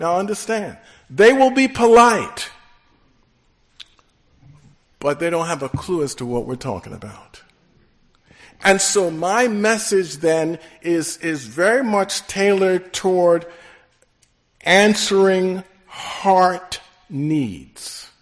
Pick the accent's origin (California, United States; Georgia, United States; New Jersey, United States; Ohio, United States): Georgia, United States; Atlanta; I'm from Atlanta, Georgia, in the city of Atlanta, and been down there for over 50 years.